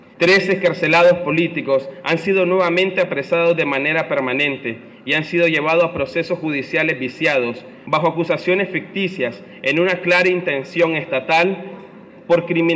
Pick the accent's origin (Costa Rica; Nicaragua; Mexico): Nicaragua; que como ciudadanos nicaragüenses tenemos derecho